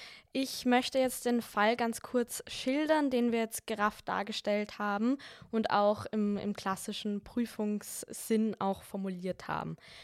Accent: Austria; In Deutschland ist das ein bisschen anders als bei uns in Österreich geregelt.

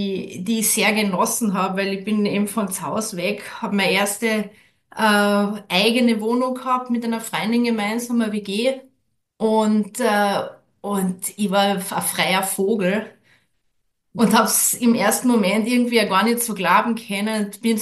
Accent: Villach, Carinthia, Austria; Nein, ich bin ursprünglich aus Kärnten und kann man wahrscheinlich recht schwer nicht hören.

